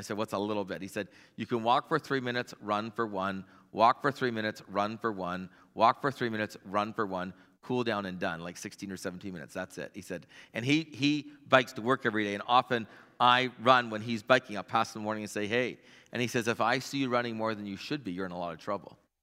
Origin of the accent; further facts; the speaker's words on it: Canada; I'm a pastor from Canada. I was back here.